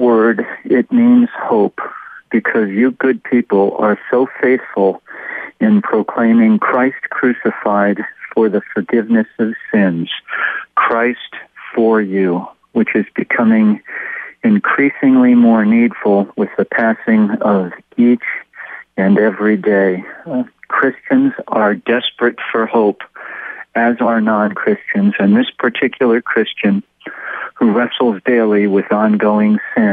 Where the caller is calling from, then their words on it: Connecticut, United States; I'm calling from Connecticut